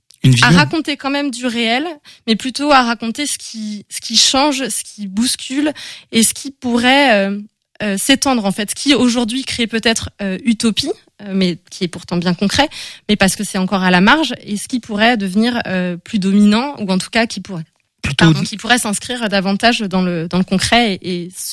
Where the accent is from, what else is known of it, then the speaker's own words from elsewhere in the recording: Le Fief-Sauvin, Pays de la Loire, France; J'ai grandi dans les Mauges, avec tout un petit circuit. Donc, ma commune d'origine, c'est le Fief-Sauvin. Et après, j'ai fait mon collège et mon lycée à Beaupréau, comme on dit chez nous.